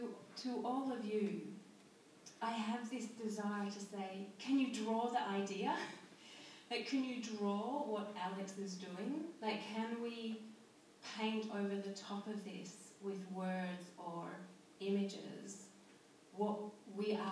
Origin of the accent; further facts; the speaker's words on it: Scotland, United Kingdom; moved away; I immigrated from Scotland. And in fact, my memory of connecting to land is too far away. Like, the Scottish people were taken off their land 500 years ago.